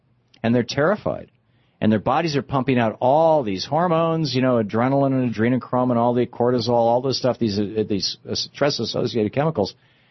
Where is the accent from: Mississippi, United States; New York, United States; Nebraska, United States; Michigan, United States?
Michigan, United States; Lansing; I mean, I grew up in Lansing. I never saw 5,000 people show up for anything. I lived there 27 years.